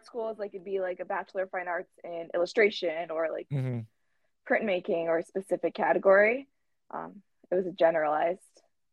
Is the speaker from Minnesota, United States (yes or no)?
no; New York, United States; Well, specifically for lacrosse, it wasn't big when I was growing up. It's bigger now.